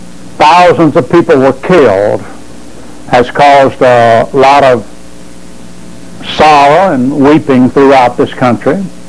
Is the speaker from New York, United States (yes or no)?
no; Alabama, United States; I'm glad to be an American. I thank God that I was born in America. I thank God that I'm from Alabama.